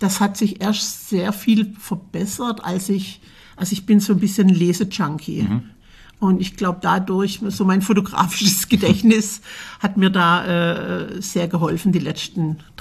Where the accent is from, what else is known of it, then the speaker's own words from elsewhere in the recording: Krautheim, Baden-Württemberg, Germany; Ich bin in Krautheim zur Schule gegangen.